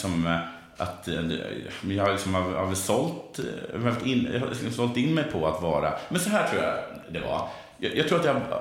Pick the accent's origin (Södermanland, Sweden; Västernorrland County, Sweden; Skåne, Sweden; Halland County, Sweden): Halland County, Sweden; accent: Halland; så låter jag kanske mer liksom stockholmare om jag talar med en stockholmare. Mm. Och mer som en hallänning. Som är mitt naturliga sätt att tala nu.